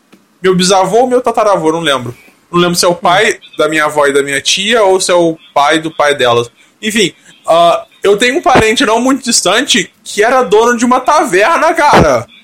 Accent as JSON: {"language": "Portuguese", "country": "Brazil", "said": "Então, a gente é um país latino..."}